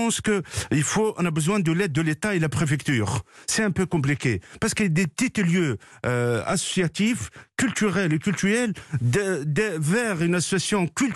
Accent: France; Nous sommes tous des Français, nous sommes tous là, et on est fiers de nos origines, mais quand même, la France est notre patrie

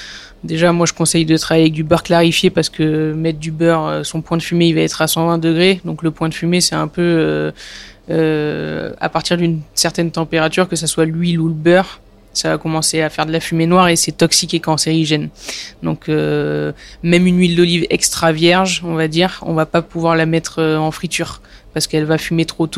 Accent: Nice, Provence-Alpes-Côte d'Azur, France; parce que je suis niçoise et qu'il y a plein d'oliviers à Nice

